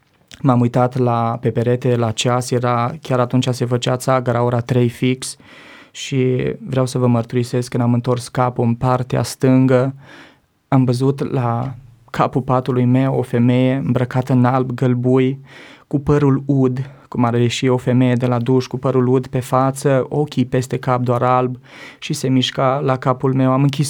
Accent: Romania; Am întors capul și încercam să-mi șterg lacrimile, să nu vadă că eu plâng, și i-am spus că da, sunt român.

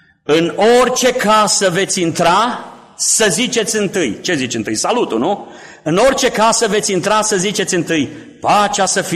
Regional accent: Transylvania, Romania; Eu sunt ardelean și ardelenii, cei ce sunteți ardeleni știți, în special în zona Clujului, se folosește foarte mult servus.

